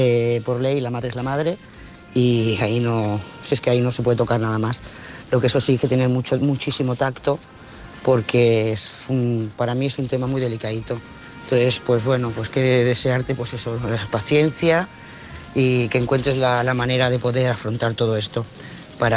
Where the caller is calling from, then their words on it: Lloret de Mar, Catalonia, Spain; de Lloret de Mar.